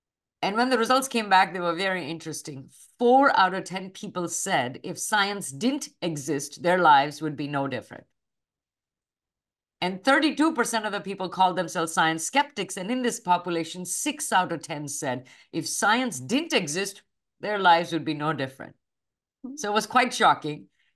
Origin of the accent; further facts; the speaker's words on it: India; You know, I grew up in India on the campus of an engineering institution.